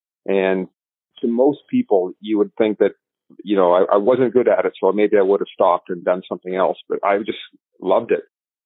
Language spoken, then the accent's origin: English; Oakville, Ontario, Canada; I grew up in Oakville, Ontario, and played soccer and football and basketball and all that sort of stuff.